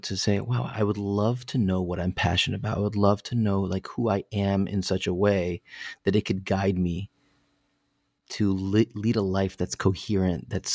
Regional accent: Connecticut, United States; I grew up in Connecticut, so I had this idea planted in my head

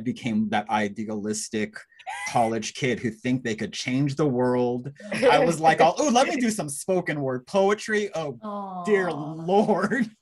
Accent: Texas, United States; I was like you. It's like growing up in Texas

